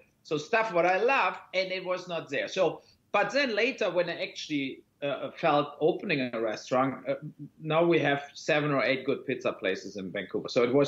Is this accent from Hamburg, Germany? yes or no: no; Cologne, North Rhine-Westphalia, Germany; English is a second language; It's actually from my hometown, Cologne.